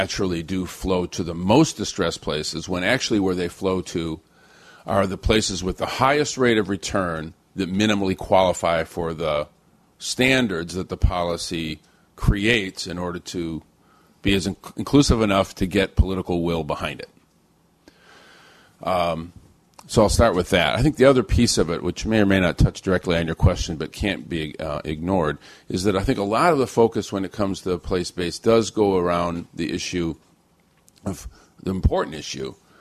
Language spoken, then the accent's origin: English; Flint, Michigan, United States; I'm a product of one, my hometown of Flint